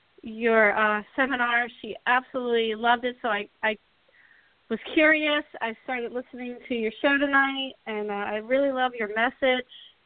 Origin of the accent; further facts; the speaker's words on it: Venice, Florida, United States; I'm from Venice, Florida.